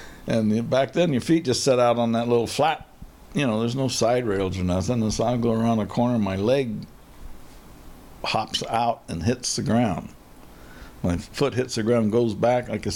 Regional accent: Albuquerque, New Mexico, United States; And growing up in Albuquerque, we'd go to Speedway Park.

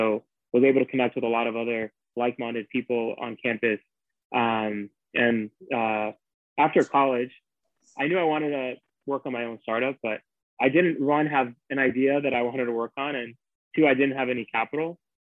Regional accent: Brooklyn, New York, United States; I grew up in Brooklyn, New York, and from a young age, I was like really interested in entrepreneurship and technology.

